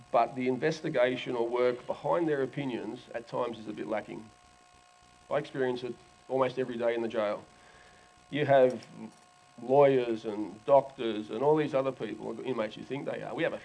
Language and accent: English; Glenmore Park, New South Wales, Australia; yeah, look, I'm from Glenmore Park.